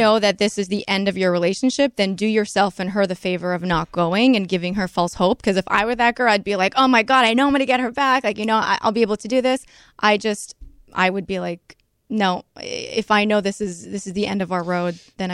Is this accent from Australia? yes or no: no; Canada; Canadian. Hello.